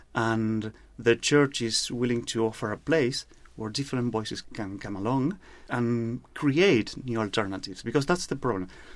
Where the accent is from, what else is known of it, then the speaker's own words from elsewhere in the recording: Buenos Aires, Argentina; because I'm from Buenos Aires